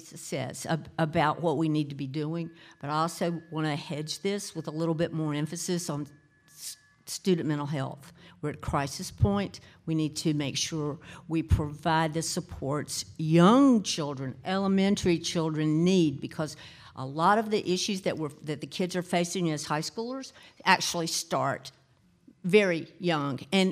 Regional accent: Charlotte, North Carolina, United States; You know, like I said, I am a native, so I want Charlotte, my hometown, to be the world-class city that we aspire to be.

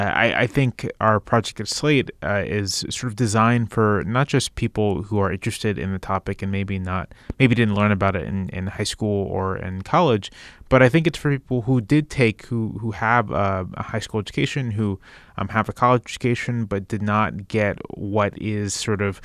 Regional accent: Virginia, United States; I grew up in Virginia.

